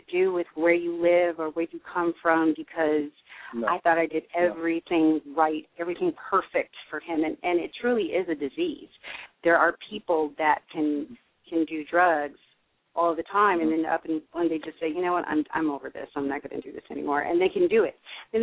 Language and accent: English; Denver, Colorado, United States; I've lived in many different states, but that's where I spent most of my time. So I claim Denver as my hometown. Yay, Denver.